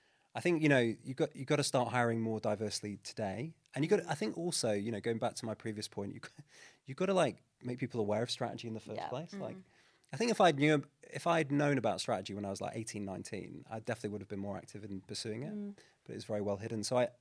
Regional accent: Blackpool, North West England, United Kingdom; So I'm originally from Blackpool.

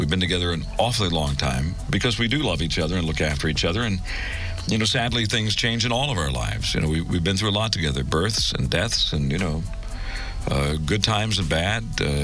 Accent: Washington, District of Columbia, United States; We all live here. I'm from here, born and raised in Washington, D.C., a very proud Washingtonian, and proud to have spent nearly 30 years with you here on Mix 107.3.

